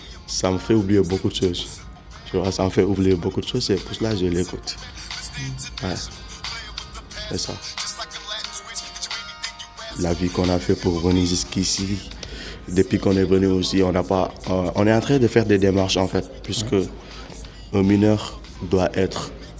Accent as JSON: {"language": "French", "country": "Mali", "said": "Du Mali. Je viens du Mali."}